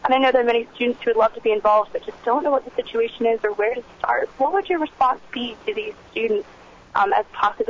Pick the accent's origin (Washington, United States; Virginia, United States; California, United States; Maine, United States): Virginia, United States; Roanoke; now in Charlottesville, United States; I'm from Roanoke, Virginia, originally.